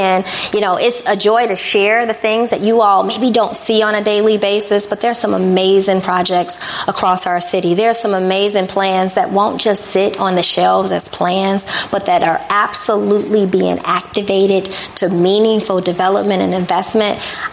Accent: Chicago, Illinois, United States; I'm born and raised in Chicago. I'm a Southsider.

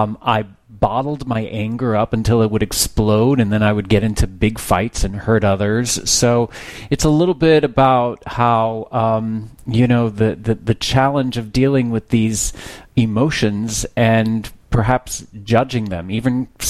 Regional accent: Texas, United States; You know, I'm originally from Texas, and my spiritual upbringing was my daddy was a Baptist preacher, and my mama was a Christian school teacher.

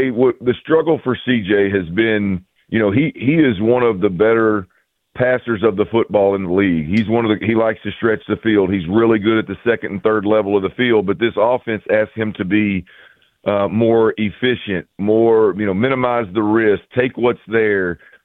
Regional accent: Houston, Texas, United States; I grew up here, born and raised in the Houston area, man, so I mom was an Oilers fan, dad was a Cowboys fan.

